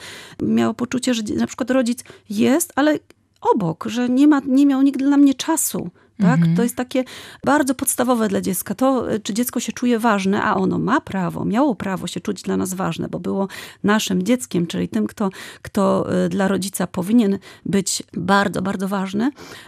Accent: Pomeranian Voivodeship, Poland; my to robimy po kaszubsku, bo ja już jestem kaszubką i staram się wychowywać dzieci po kaszubsku

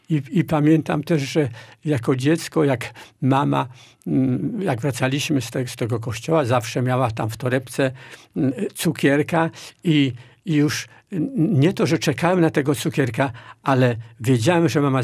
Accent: Włocławek, Kuyavian-Pomeranian Voivodeship, Poland; A ja się wychowywałem we Włocławku. Od 8 roku życia do 7 roku życia mieszkałem z rodzicami na wsi.

